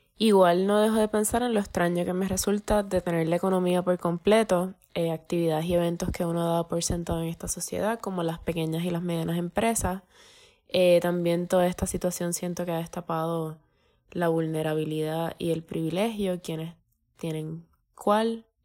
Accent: Puerto Rico; de Puerto Rico.

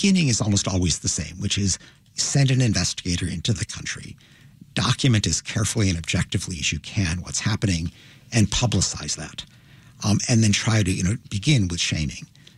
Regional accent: Deerfield, United States; growing up in Deerfield didn't push me in an international direction, but my father's experience did.

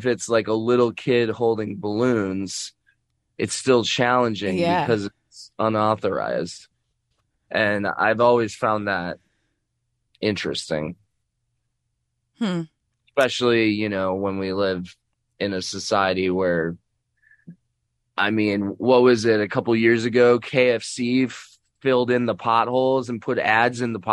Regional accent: Chicago, Illinois, United States; And then I grew up in Wicker Park, and there were a lot of art school students that were still living in the neighborhood because it was affordable.

